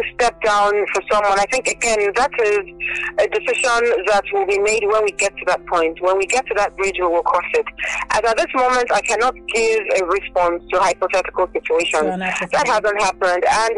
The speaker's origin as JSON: {"language": "English", "town": "Abeokuta", "region": "Ogun", "country": "Nigeria", "said": "Every time I'm in Abeokuta, in my home state, Ogun, I'm on radio engaging the people"}